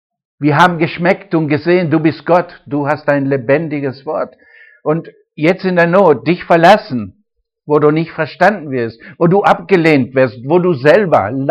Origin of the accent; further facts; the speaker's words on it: United Kingdom; German is a second language; Ich bin auch Ausländer, ich bin Inselaffe. Ich komme aus Britannien und Deutsch ist nicht meine Sprache